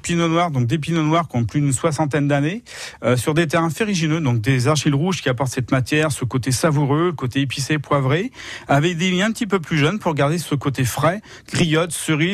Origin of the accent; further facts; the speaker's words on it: Nantes, Pays de la Loire, France; c'est vrai qu'on est nantais, et donc c'est normal qu'on soit aussi un peu un porte-drapeau de notre vignoble, parce que nous en plus, nous sommes au cœur du vignoble